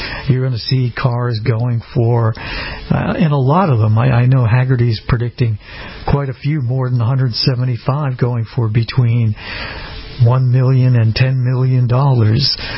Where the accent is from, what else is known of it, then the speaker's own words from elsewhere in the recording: Massachusetts, United States; a gentleman who hails from my home state of Massachusetts